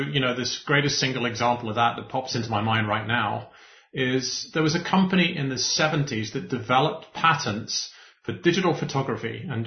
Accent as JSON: {"language": "English", "region": "Scotland", "country": "United Kingdom", "said": "Or not Anglo, I'm a Scot, but anyway."}